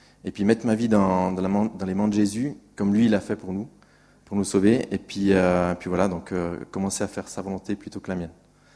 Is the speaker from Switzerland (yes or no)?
yes; Appenzell, Switzerland; French is a second language; now in Lausanne, Switzerland; j'ai 28 ans. Je vis à Lausanne depuis 8 ans et j'ai grandi en Appenzell, en Suisse allemande.